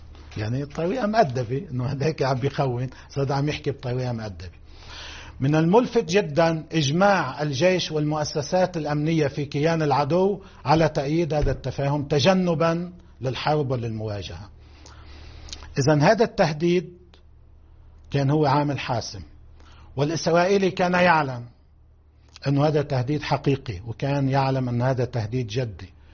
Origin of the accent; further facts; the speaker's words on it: Lebanon; كلنا مع بعضنا كلبنانيين،